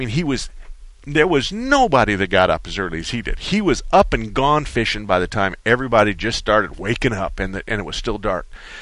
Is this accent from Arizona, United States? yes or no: yes; Arizona, United States; And I've been around here all my life. I was born and raised in Arizona, so I'm going to be here for a while.